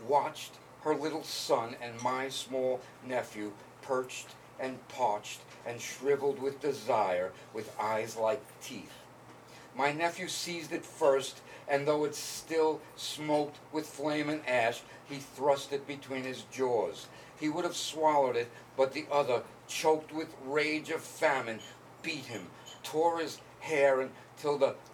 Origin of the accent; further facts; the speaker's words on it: Brooklyn, New York, United States; I'm going to fuck up a lot of these words because I'm from Brooklyn.